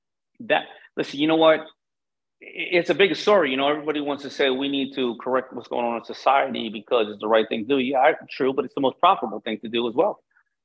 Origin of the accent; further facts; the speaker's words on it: Queens, New York, United States; I grew up in Hollis, Queens